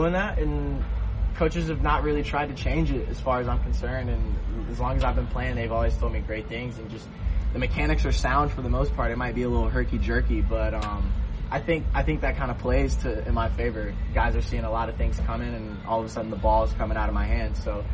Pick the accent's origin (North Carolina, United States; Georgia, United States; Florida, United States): Georgia, United States; Atlanta; I'm from Atlanta, so those guys always get me going